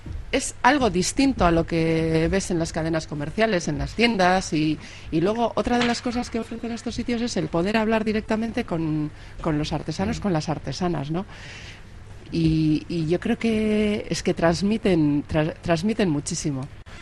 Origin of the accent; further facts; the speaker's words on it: Dima, Basque Country, Spain; Yo vengo de Dima, Arratia, la madera es.